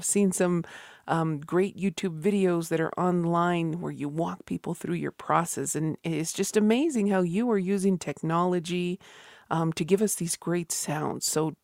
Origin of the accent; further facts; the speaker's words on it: Isleta Pueblo, New Mexico, United States; from Isleta Pueblo